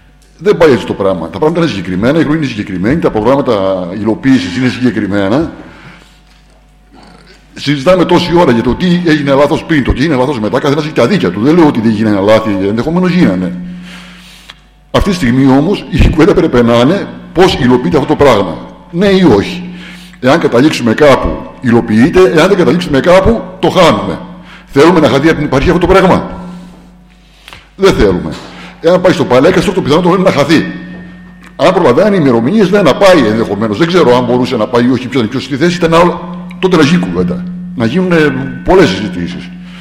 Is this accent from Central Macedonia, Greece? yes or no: yes; Sykies, Central Macedonia, Greece; Κάτοικος Σιχιάς είμαι, από τη Σιχιά είναι η καταγωγή μου